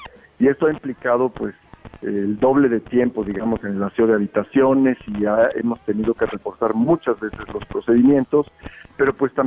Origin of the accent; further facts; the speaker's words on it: Mexico; los que nos están dando son ellos a nosotros como mexicanos